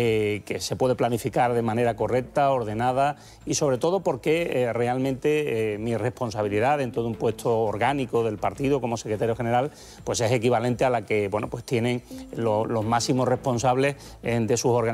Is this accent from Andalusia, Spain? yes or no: yes; Seville, Andalusia, Spain; Pues yo nací en el Retiro Obrero. Esto, para los que no se sitúen o sean de fuera, la ronda histórica. Sí. Yo soy de la zona de la Macarena